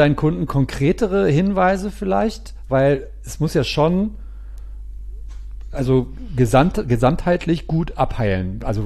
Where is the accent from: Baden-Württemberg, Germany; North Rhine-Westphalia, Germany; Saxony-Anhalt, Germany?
North Rhine-Westphalia, Germany; ich bin 77 und ich komme auch aus dem Pott.